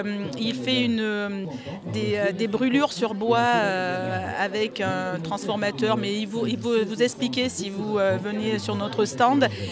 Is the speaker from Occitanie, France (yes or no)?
no; Saint-Bonnet-les-Tours, Nouvelle-Aquitaine, France; Nous sommes originaires de Saint-Bonnet-les-Tours